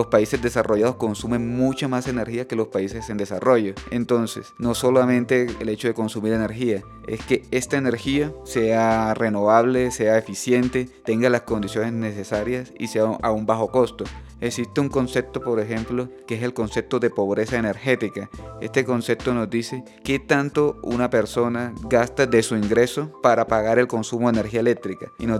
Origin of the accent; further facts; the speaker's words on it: Barranquilla, Atlántico, Colombia; en la costa colombiana, yo que soy de Barranquilla, la dieta cambia mucho